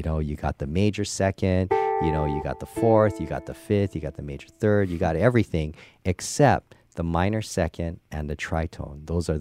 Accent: Hawaii, United States; just it's something that like we, you know, I grew up doing in Hawaii.

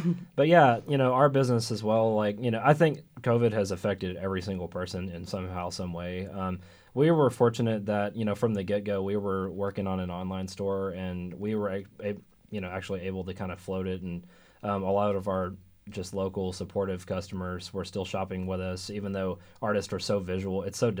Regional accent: Waco, Texas, United States; And we were both born and raised in Waco

